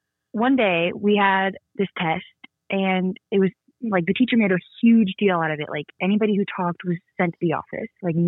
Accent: Omaha, Nebraska, United States; I'm from Omaha, Nebraska.

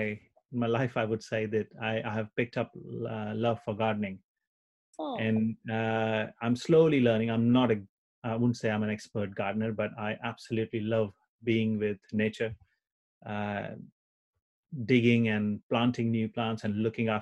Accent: India; growing up in India, other than Indian food, you ate Chinese food quite a lot.

